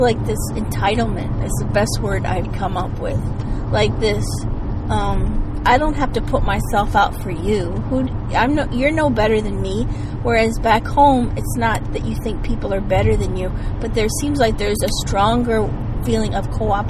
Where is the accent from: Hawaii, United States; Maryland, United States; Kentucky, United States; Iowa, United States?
Iowa, United States; and I said, no, I was from Iowa